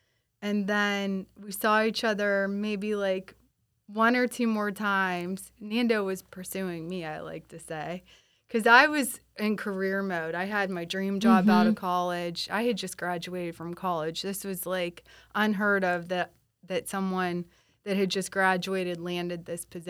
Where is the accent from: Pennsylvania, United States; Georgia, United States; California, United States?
Pennsylvania, United States; Pittsburgh; I'm a Pittsburgher.